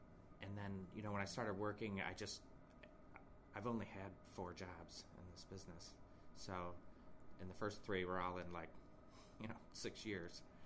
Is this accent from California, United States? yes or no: no; Ontario, New York, United States; I grew up in a little town called Ontario, which is outside of Rochester.